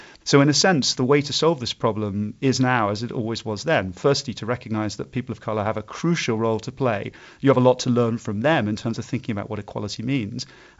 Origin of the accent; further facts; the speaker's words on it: United Kingdom; I'm from Britain. I'm the pastiest white man you could ever meet.